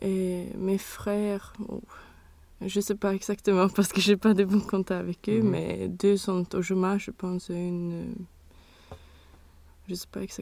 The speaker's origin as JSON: {"language": "French", "town": "Solna", "region": "Stockholm County", "country": "Sweden", "tie": "born or raised there", "second_language": "French", "said": "Oui, je suis née à Stockholm, à Solna."}